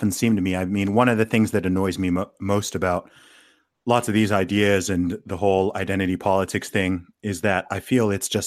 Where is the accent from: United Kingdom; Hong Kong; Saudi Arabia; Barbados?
Saudi Arabia; keep in mind, I grew up in Saudi Arabia.